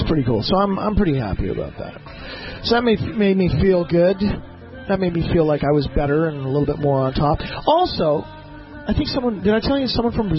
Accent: Saskatchewan, Canada; Anyways, I'm from Saskatchewan, and I'm completely blind.

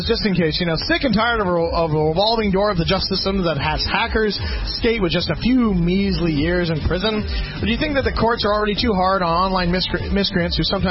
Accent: Canada; I'm a Canadian. I can't actually comment on this.

